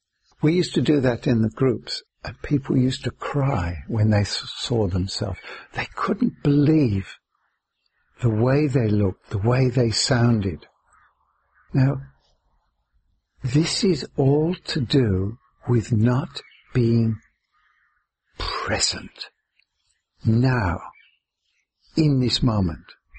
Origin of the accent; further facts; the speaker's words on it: England, United Kingdom; One of the classical examples for me is where I was brought up in England.